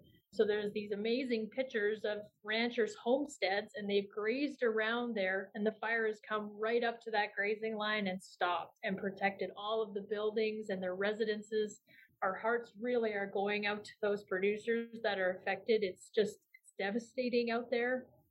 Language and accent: English; the Maritimes, Canada; moved away as an adult; now in Calgary, Canada; I was originally from the Maritimes, but I've lived in Calgary most of my adult life and lived in the city.